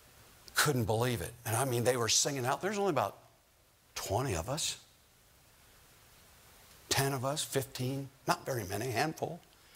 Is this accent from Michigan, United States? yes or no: no; Chicago, Illinois, United States; from the South Side of Chicago.